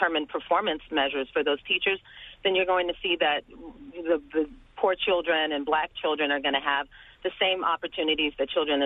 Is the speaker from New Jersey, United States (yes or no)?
yes; Newark, New Jersey, United States; but I wasn't raised in Chatham. I was raised in Newark, and I could not conceivably send my children to the Newark City school system.